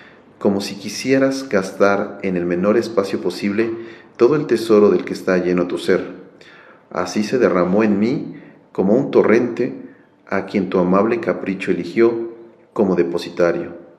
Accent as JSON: {"language": "Spanish", "region": "Mexico City", "country": "Mexico", "said": "de la Ciudad de México."}